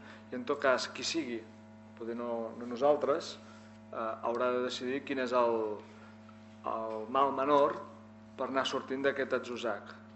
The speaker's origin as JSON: {"language": "Catalan", "region": "Catalonia", "country": "Spain", "said": "I això, com a catalans, també ens ha de donar la força que ens ha de tenir."}